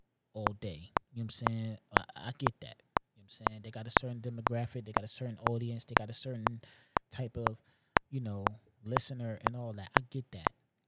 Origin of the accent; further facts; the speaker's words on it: New York, United States; I'm from New York. I grew up in a certain era, and that's forever gonna be attached to the reason why I'm a hip hop head.